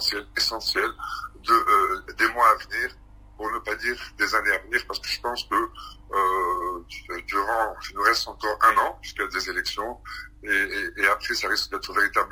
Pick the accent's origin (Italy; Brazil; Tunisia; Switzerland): Tunisia; rentrer après chez moi en Tunisie. On a la dignité puisqu'on se sent tunisien